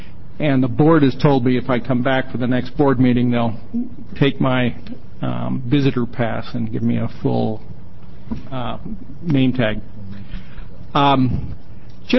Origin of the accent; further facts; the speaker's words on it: California, United States; now in Oregon, United States; I'm not new to the Northwest. I grew up in the North California Valley up in Shasta County, south of here a little bit, and spent most of my working life in the Seattle, Washington, Alaska, and Oregon healthcare markets.